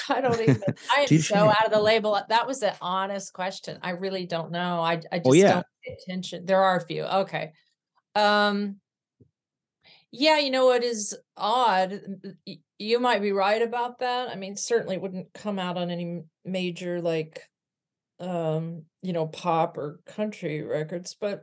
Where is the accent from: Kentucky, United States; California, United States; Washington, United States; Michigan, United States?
California, United States; also born or lived in Arkansas; No, I grew up in California. I was born in Arkansas.